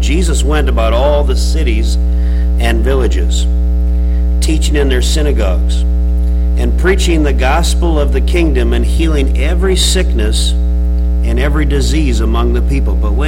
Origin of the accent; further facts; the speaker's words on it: Nebraska, United States; You know, I'm from Nebraska. I'm from the north. We're down here in the south.